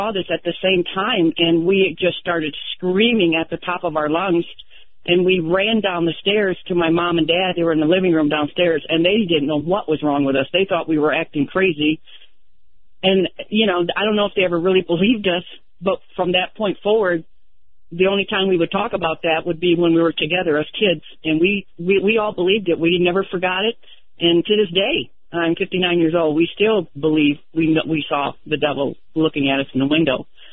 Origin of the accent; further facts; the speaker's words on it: Michigan, United States; Well, I'm from Michigan originally. I now live in New Mexico.